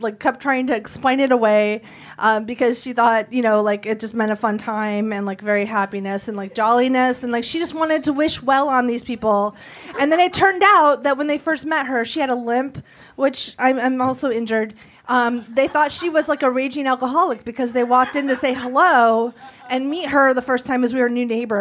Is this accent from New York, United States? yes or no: no; Michigan, United States; And we're from the Midwest. We're from Michigan.